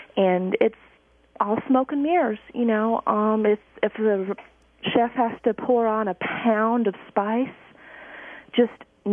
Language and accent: English; Wisconsin, United States; I'm originally from Wisconsin.